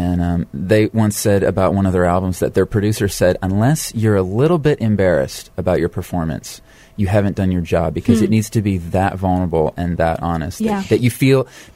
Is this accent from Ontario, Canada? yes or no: no; Nova Scotia, Canada; I mean, I'm a kid from Nova Scotia, Canada.